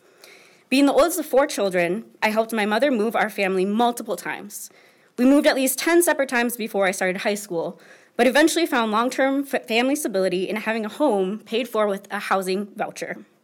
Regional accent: Minnesota, United States; Also, being born and raised as a Minnesotan

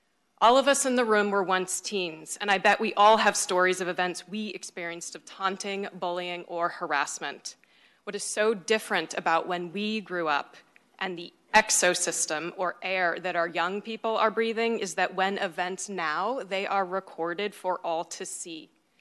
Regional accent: Boston, Massachusetts, United States; now in Minnesota, United States; I refer to myself as an adopted Minnesotan. I grew up outside of Boston. Going to college here introduced me to a kinder and gentler way of being.

